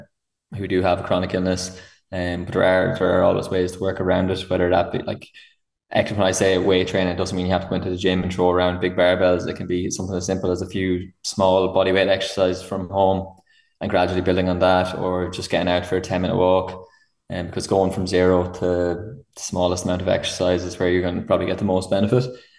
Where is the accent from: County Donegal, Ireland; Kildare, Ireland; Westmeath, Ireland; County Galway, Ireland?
Westmeath, Ireland; Mullingar; now in Dublin, Ireland; I'm actually from Mullingar, but I'm based in South Dublin.